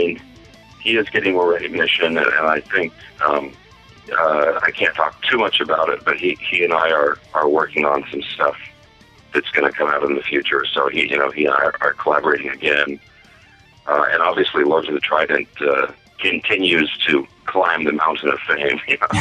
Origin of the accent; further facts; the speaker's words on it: Los Angeles, California, United States; I mean, obviously, you know, I'm from Los Angeles